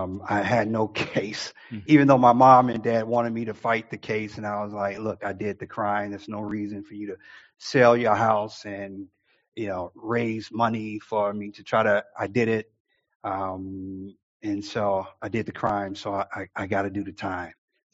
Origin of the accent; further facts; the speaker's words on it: Chicago, Illinois, United States; So I was born and raised in Chicago, and that's where I'm from, the Midwest.